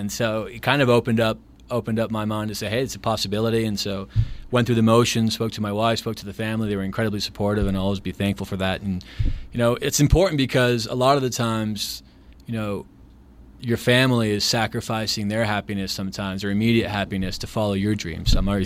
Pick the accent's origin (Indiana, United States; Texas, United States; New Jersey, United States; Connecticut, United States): Texas, United States; El Paso; Yeah, so I grew up here in El Paso. I grew up on the west side of town.